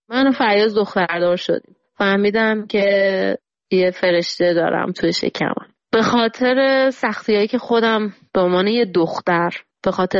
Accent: Iran; الانی که اینجا نشستم به دور از ایرانم

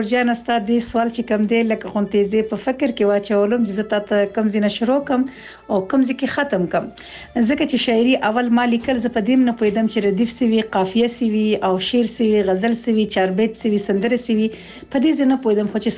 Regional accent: Laghman, Afghanistan; زه د افغانستان د لغمان اوسیدونکی یم.

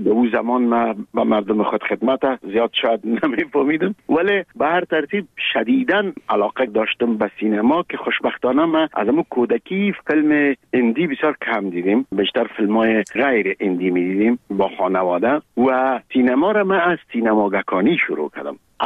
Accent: Kabul, Afghanistan; ما در کابل به دنیا آمدیم، در چهارده کابل. مکتب ابتدایی را در یک مکتب به نام غازی عبدالله خان تمام کردیم و بعدش لیسه عبیبیه

